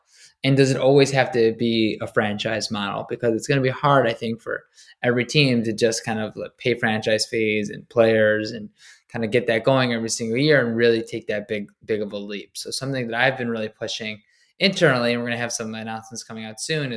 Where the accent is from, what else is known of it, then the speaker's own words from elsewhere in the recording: Michigan, United States; like I grew up in Michigan, for example, and I just feel like it was freezing in the winter and we played games all summer